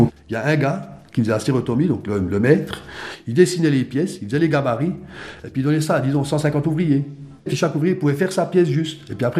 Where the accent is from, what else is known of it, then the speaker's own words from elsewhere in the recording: Switzerland; je suis suisse